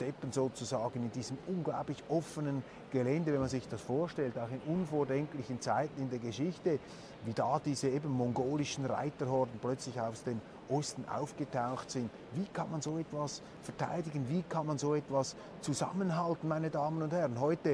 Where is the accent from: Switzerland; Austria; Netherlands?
Switzerland; now in Kazan, Russia; Übrigens als Schweizer hat man gewisse Vorteile in Kasan. Wenn ich sage Schweizaria, dann zaubere ich damit vielen Russen ein Lächeln aufs Gesicht. Ich vertrete auch und ich verteidige immer die Schweiz, wenn ich im Ausland bin